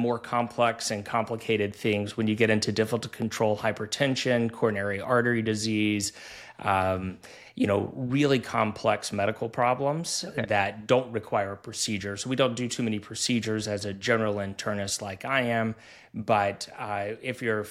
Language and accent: English; Tennessee, United States; also born or lived in New Orleans; so I was born and raised in Tennessee. I went to the University of Tennessee for undergrad